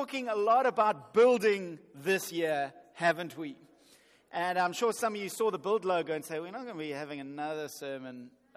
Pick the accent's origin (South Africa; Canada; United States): South Africa; Johannesburg, Gauteng; I grew up in Johannesburg. Now, in Johannesburg, this is how we build fire, okay?